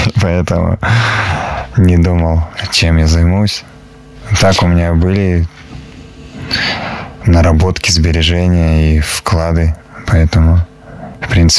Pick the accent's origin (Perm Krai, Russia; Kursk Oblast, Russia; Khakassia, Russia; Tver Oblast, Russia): Perm Krai, Russia; Nytva; born there; я всегда в интервью говорил, что я родился в Нытве